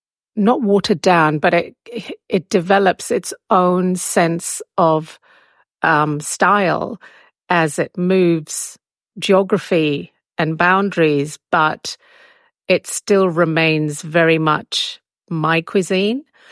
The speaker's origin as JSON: {"language": "English", "country": "Malawi", "tie": "born or raised there", "said": "I guess the real thing about growing up in Malawi was that everything was fresh"}